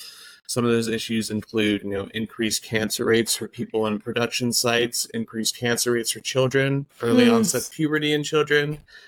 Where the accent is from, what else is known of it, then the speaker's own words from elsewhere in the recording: North Carolina, United States; I'm from the Outer Banks of North Carolina originally. So I grew up right along the beach. My parents owned a restaurant